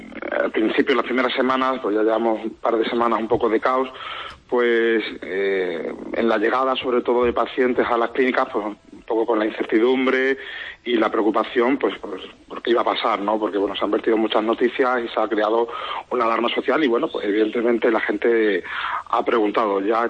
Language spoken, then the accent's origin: Spanish; Plasencia, Extremadura, Spain; tanto yo y mi socia, que somos de Plasencia, somos odontólogos